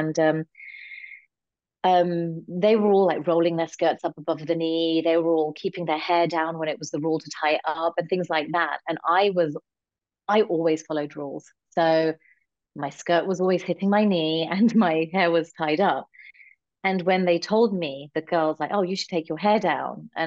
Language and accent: English; London, United Kingdom; So I grew up in a conservative Indian family, but was born and raised in London. So I was exposed to both cultures.